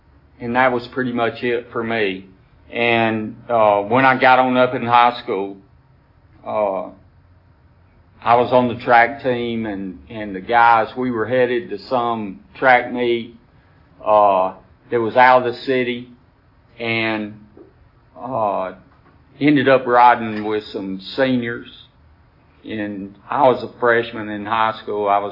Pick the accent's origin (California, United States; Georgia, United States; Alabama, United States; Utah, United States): Alabama, United States; Decatur; They took me to the town next to it, which was just barely a little bit bigger, and that's where I grew up on the Tennessee River in Decatur, Alabama.